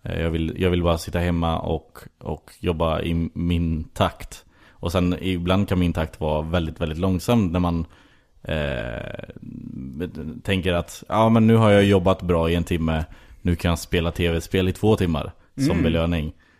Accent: Skara, Västra Götaland County, Sweden; Men jag är ju ursprungligen från Skara i Västergötland. Och sen flyttade upp hit för att börja plugga film.

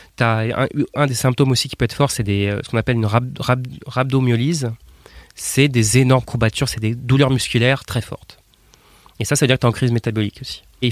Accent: Nantes, Pays de la Loire, France; moi je viens de France, née à Nantes

